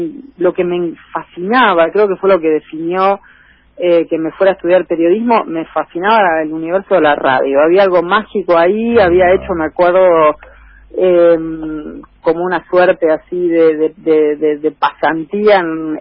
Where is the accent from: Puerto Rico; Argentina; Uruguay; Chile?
Argentina; Necochea, Buenos Aires Province; born there; No, nací en Necochea.